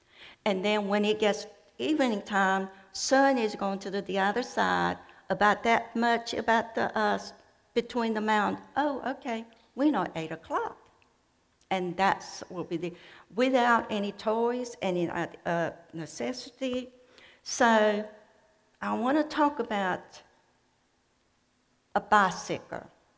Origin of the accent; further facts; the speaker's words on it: South Korea; English is a second language; So growing up in Korea, we never went out to the eat restaurant. And there's a poverty.